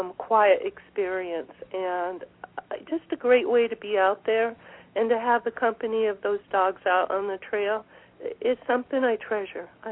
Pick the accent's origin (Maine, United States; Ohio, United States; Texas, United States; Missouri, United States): Maine, United States; moved away as an adult; now in Valdez, United States; Then I jumped into sea kayaking, and this was all while I was growing up in Maine. I was offered a job as a sea kayaker here in Valdez, so I drove across country